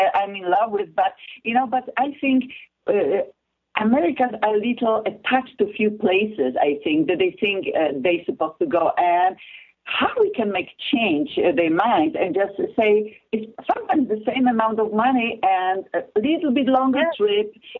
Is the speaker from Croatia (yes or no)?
no; Poland; accent: Polish; English is a second language; I have an accent from Poland